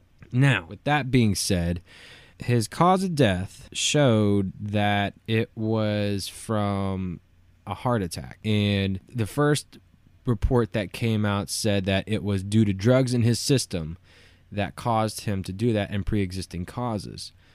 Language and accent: English; Brenham, Texas, United States; protests have came down to my hometown of Brenham, Texas.